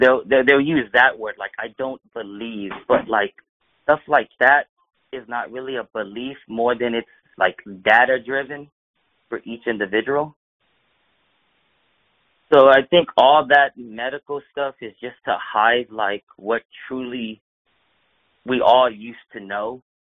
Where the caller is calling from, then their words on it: Texas, United States; Hey, Fakeologist. … from Texas.